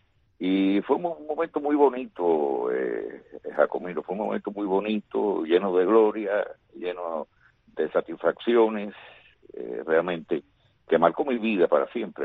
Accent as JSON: {"language": "Spanish", "town": "Remedios", "region": "Villa Clara", "country": "Cuba", "tie": "born or raised there", "said": "fue haber recibido tanta correspondencia de lugares de Cuba, de mi pueblo de Remedios."}